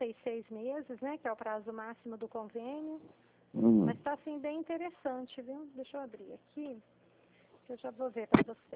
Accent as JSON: {"language": "Portuguese", "region": "São Paulo", "country": "Brazil", "said": "Eu sou do estado de São Paulo."}